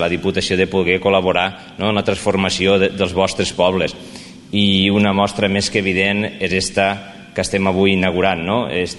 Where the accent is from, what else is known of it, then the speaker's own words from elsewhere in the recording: Pauls, Catalonia, Spain; sóc de Pauls, sóc d'aquí al costat